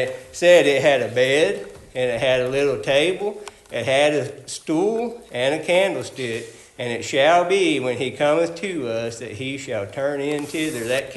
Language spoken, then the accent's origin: English; California, United States; born there; I was born in California. I was sharing with the brother a little bit this morning. You'll hear me say, well, I grew up out there. I didn't. I'd done most of my growing up here.